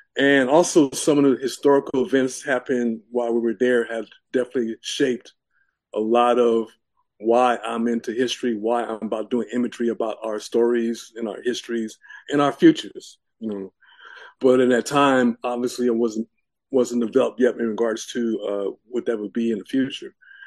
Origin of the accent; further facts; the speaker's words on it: Long Beach, California, United States; also born or lived in San Diego / Los Angeles; I was born in San Diego in a Navy hospital. My dad was in the Navy, and I'm only child. So, and then in San Di and that was San Diego, and then we moved up and down the coast, and then we settled in Long Beach